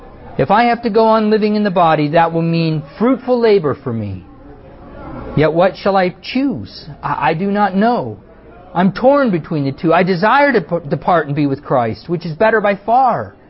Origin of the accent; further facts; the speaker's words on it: Fresno, California, United States; because I grew up in Fresno, I know a lot of the churches there.